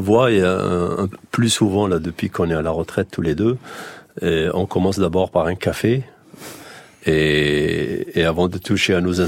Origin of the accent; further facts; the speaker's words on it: Algiers, Algiers Province, Algeria; le shabi que moi j'ai acquis durant mon enfance à la Casbah.